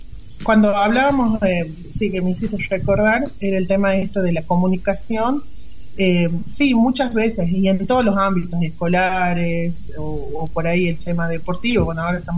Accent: La Rioja, Argentina; yo soy de La Rioja y yo lo hacía presencial

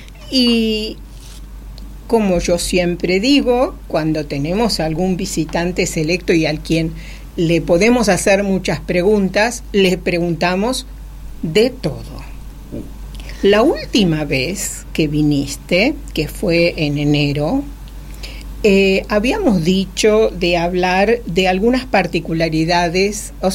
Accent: Argentina; born there; sangre checa tengo, nací en Argentina

